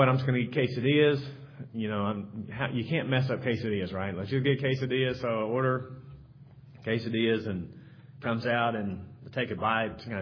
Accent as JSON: {"language": "English", "region": "Texas", "country": "United States", "also_born_or_lived": "Louisville", "said": "Now, I'm from Texas, so I love Tex-Mex."}